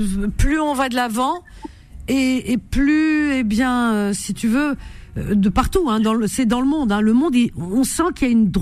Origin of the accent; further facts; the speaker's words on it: Algeria; je suis native d'Algérie, mais je me dis maghrébine parce que pour moi on a la même culture.